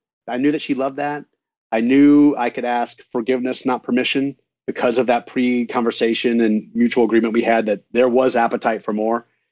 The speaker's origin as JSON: {"language": "English", "town": "Chicago", "region": "Illinois", "country": "United States", "said": "So we are from the Chicago area, and so we fly exclusively."}